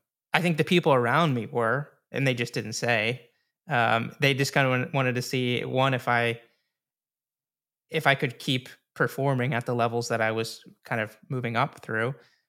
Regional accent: Baltimore, Maryland, United States; I grew up in Baltimore, Maryland, which is, you know, near Washington, D.C. area, East Coast, U.S.

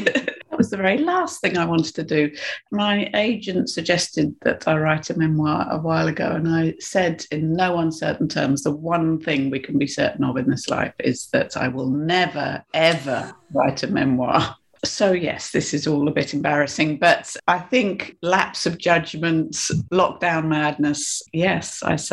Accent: United Kingdom; And also, I think I'm British.

